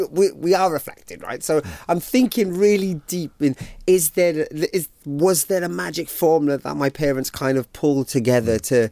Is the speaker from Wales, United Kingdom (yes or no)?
yes; Wales, United Kingdom; Okay, so in South Wales